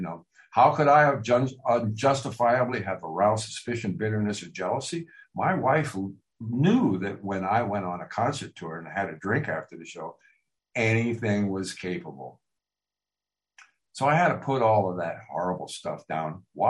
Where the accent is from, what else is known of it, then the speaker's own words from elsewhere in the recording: Pennsylvania, United States; I went home to Pennsylvania to where I'm come from Eastern Pennsylvania.